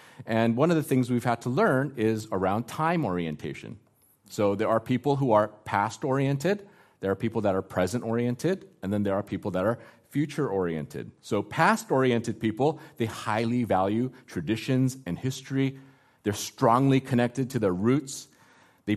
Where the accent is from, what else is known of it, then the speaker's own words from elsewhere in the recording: Thailand; also born or lived in South Korea / United States; I was born in Korea and had to adjust cross-culturally to the United States, and then we moved back to Asia and had to readjust back to being in Thailand.